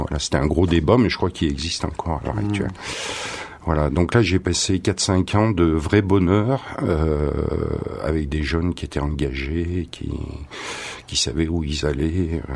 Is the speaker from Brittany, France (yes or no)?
no; Grenoble, Auvergne-Rhône-Alpes, France; born there; né à Grenoble, je suis un montagnard avant tout. Hein. Après, j'ai émigré sur la chaîne de Belledonne, à Alvar.